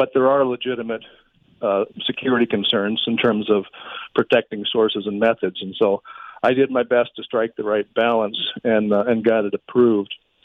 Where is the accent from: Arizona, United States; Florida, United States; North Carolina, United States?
Arizona, United States; So I grew up in Arizona and spent a lot of time from the time I was about 8 years old going to Mexico.